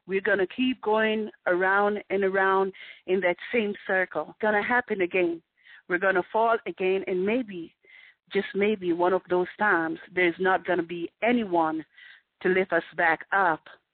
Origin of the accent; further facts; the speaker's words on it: New York, United States; I love to wear boots because I'm a New Yorker. I've lived in New Yorker. I'm New York for many years.